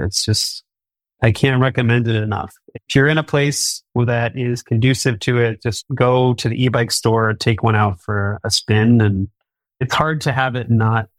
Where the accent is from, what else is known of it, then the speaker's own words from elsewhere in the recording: Detroit, Michigan, United States; RailsConf 24 will be in my hometown of Detroit next year.